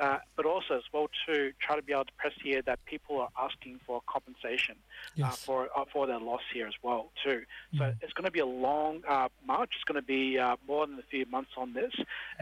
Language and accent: English; Queensland, Australia; now in Sydney, Australia; I'm a Dungari man, and I live down in Sydney as well too